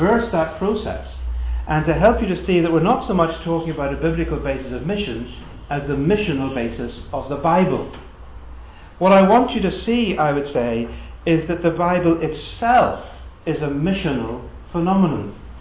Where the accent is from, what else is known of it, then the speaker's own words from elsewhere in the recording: Belfast, Northern Ireland, United Kingdom; I'm from Belfast, Northern Ireland.